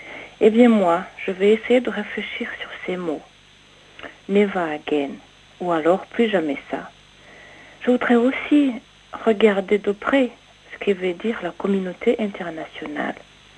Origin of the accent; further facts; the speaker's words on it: Rwanda; now in France; j'habite dans la Drôme et je viens du Rwanda. Et j'avais 19 ans en 1994.